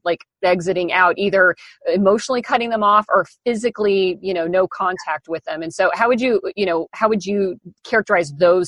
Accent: Midwest, United States; moved away as an adult; I'm from the Midwest and I picked a job in the furthest corner of the United States and just packed up

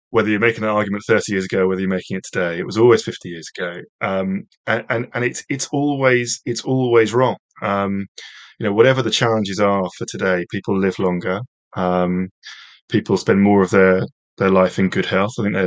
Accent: United Kingdom; yes, I'm British, but also I'm European too.

